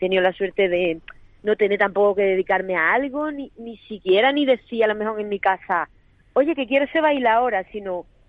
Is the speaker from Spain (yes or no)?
yes; Cádiz, Andalusia, Spain; yo soy gaditana, increíblemente gaditana. Pero hay una herramienta que yo creo que es la que me ha dado el haber nacido allí, que es la imaginación.